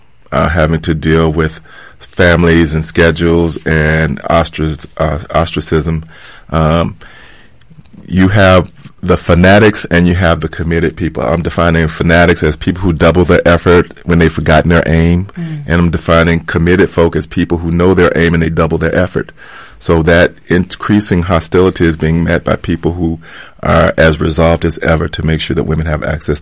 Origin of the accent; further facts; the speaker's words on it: the South, United States; Well, growing up in the South with a lot of mothers around, the older women